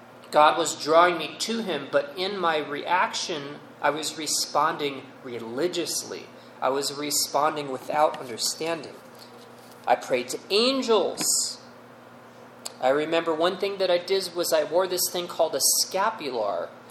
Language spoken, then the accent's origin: English; New York, United States; I'm an Italian from New York, and my family, you were always exposed to the movies like The Godfather and stuff like that.